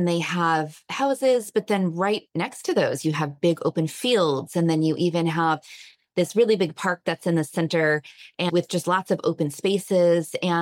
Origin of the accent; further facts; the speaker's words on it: Germany; now in United Kingdom; I am from Germany.